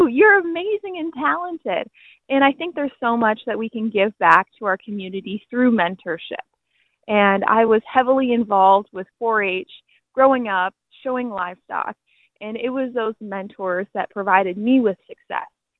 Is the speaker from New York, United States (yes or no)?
no; Aberdeen, South Dakota, United States; I get to come to my hometown of Aberdeen, South Dakota for the Dakota Stampede Rodeo